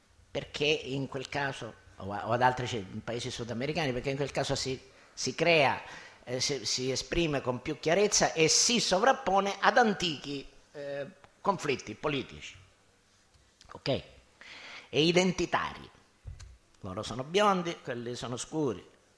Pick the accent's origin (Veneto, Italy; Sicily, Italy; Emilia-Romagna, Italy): Sicily, Italy; quante volte questo schema è stato buttato addosso a noi come siciliani